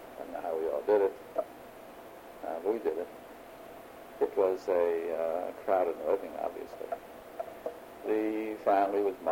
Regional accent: Philadelphia, Pennsylvania, United States; I grew up in Philadelphia. And we grew up in a lower middle class neighborhood. It wasn't bad. It was a place called Logan, mostly Jewish neighborhood, which has since, of course, deteriorated.

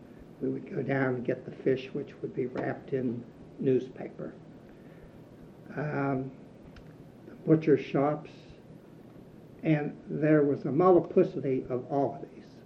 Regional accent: Pennsylvania, United States; I was born and raised in the Hill District on Center Avenue, Patrick Street. It was a vibrant neighborhood.

